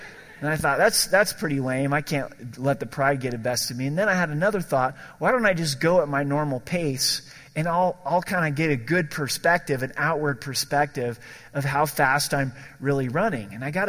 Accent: Ireland; Plus, I'm Irish and I'll lose part of my ethnicity if I really deal with my anger.

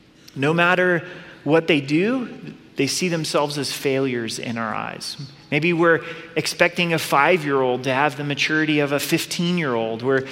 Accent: Oregon, United States; now in Colorado, United States; I'm from Southern Oregon. I think green grass is beautiful. Unfortunately, it doesn't really grow in Southern Colorado.

